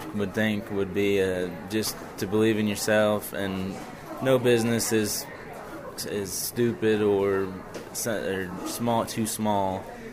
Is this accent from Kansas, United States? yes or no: yes; Kansas, United States; I'm a star in agribusiness. I'm from Southeast Kansas. I'm from the Riverton FFA chapter.